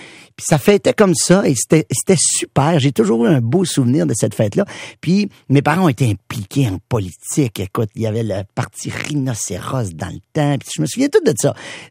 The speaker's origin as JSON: {"language": "French", "town": "Prévost", "region": "Quebec", "country": "Canada", "tie": "born or raised there", "said": "Je suis né à Saint-Jérôme, j'ai grandi à Prévost, qu'on appelait Shawbridge à l'époque."}